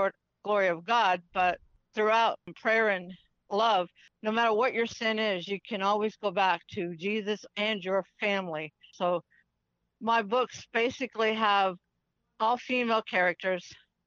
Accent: Augusta, Georgia, United States; I am from Augusta, Georgia.

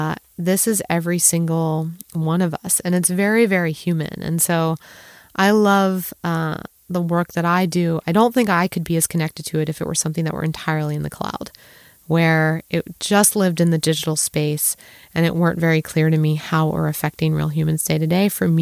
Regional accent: Baltimore, Maryland, United States; They were much more academic. I grew up in Baltimore. I wasn't raised in a particularly entrepreneurial community.

